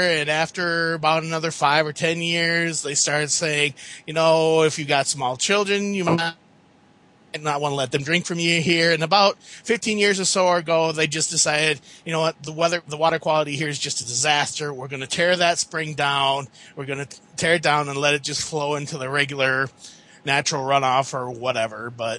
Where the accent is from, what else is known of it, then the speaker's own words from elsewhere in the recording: Minnesota, United States; I'm a Minnesotan, so why don't I get myself a Malamute?